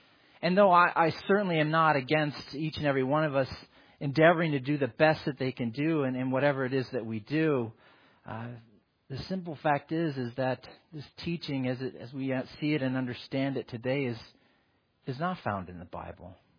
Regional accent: Michigan, United States; And this always seemed to happen, as you may know, I grew up in Michigan.

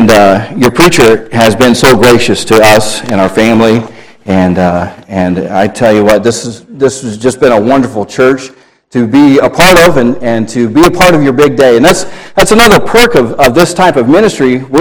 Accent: Cedar Rapids, Iowa, United States; I'm from Cedar Rapids, just south of you

